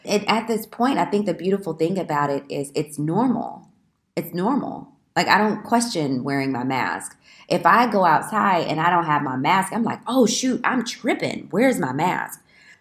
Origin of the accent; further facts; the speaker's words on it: Alton, Illinois, United States; I'm from Alton, Illinois. So even going back to Alton, I'm thinking, wow, it's been years since you've actually lived home.